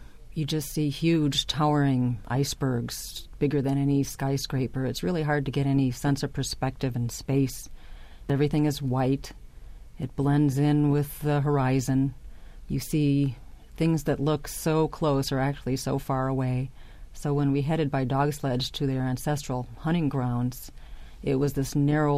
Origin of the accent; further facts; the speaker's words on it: Chicago, Illinois, United States; And it was colder than anything I've ever felt, and I grew up in Chicago, so yes, it was very cold, even in summer.